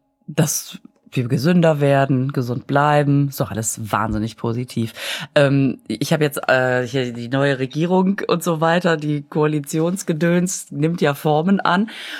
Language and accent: German; Düsseldorf, North Rhine-Westphalia, Germany; born or raised there